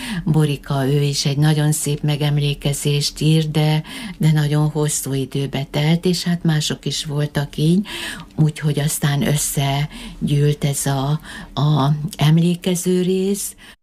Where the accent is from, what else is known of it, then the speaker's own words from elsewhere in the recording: Miskolc, Borsod-Abaúj-Zemplén, Hungary; akik miskolciak vagyunk, és idősebbek